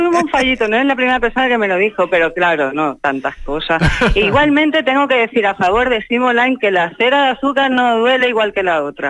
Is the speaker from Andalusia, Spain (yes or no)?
no; Catalonia, Spain; Libertad y yo, que somos catalanas, que como nos dicen, ¿catalanas de dónde? Somos catalanas de aquí. Catalanas de aquí.